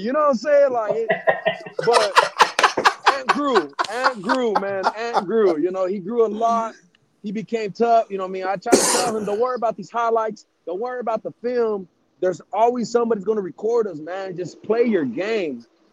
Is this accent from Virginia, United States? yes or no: no; Riverside, California, United States; California, no hate to the state where I was raised in Riverside